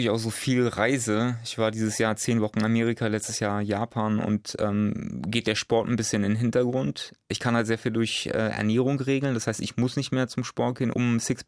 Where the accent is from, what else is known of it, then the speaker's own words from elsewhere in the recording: Berlin, Germany; Ich komme aus Berlin